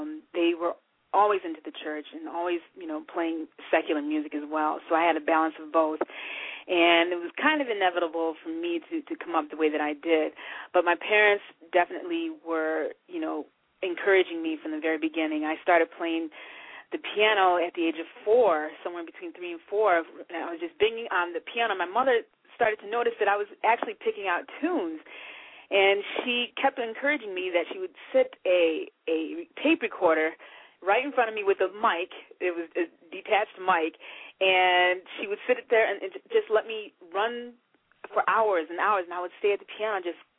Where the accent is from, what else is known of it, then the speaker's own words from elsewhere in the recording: Utica, New York, United States; I grew up in a, you know, decent-sized city. It's not too small and not too big, but Utica, New York, which is upstate, more central New York, very close to Syracuse